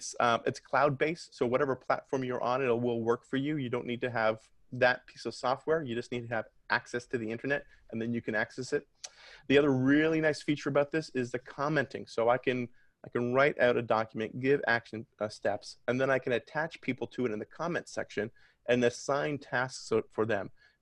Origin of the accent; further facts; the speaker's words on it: Canada; then hey, as a Canadian, I need to hear that. I need to hear my accent.